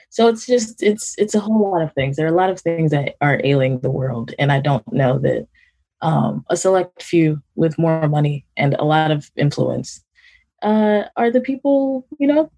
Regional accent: Nigeria; I'm Nigerian. It's a country that's still like grappling with poverty.

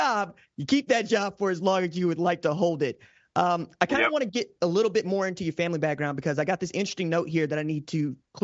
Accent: Tulsa, Oklahoma, United States; Oh, my goodness, man. I'm from Tulsa, Oklahoma, right?

